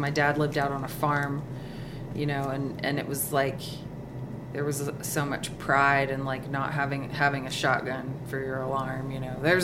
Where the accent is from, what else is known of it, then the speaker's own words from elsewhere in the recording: Huntsville, Alabama, United States; born there; But I was born in Huntsville. My parents got divorced when I was 3, and they were both remarried by the time I was 5. My dad moved to Hot Rock, Tennessee, so that's when I started like splitting my time.